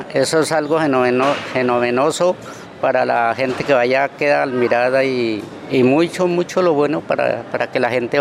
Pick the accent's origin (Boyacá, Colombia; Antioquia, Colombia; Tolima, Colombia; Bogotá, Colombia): Tolima, Colombia; vengo del Cañón del Conveima, de la vereda Plata Brillante.